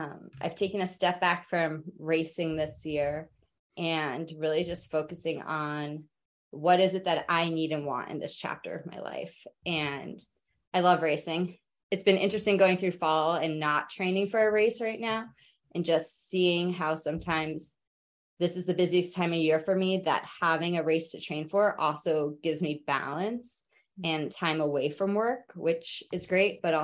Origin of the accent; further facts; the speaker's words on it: United States; But I grew up right outside New York City. So like, there's nothing there.